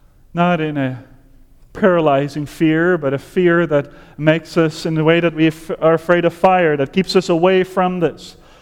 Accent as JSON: {"language": "English", "country": "Netherlands", "tie": "born or raised there", "second_language": "English", "moved": "yes", "said": "Now, many of you know that I am from the Netherlands. I was born and raised there"}